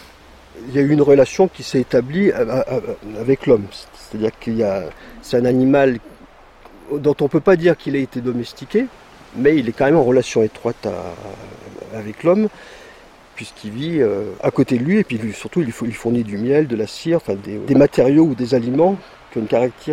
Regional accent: Saint-Étienne, Auvergne-Rhône-Alpes, France; born there; me retrouver dans la Haute-Loire, qui est proche de ma ville natale, qui était Saint-Étienne.

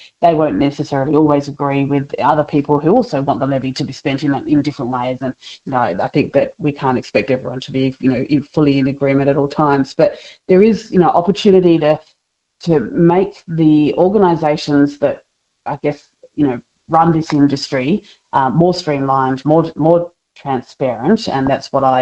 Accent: Renmark, South Australia, Australia; me growing up in Renmark and what that's brought to me for this role.

